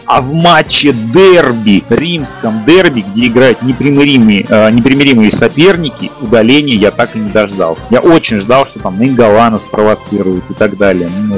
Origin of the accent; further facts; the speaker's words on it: Armenia; Ну, я, как армянин, существо меркантильное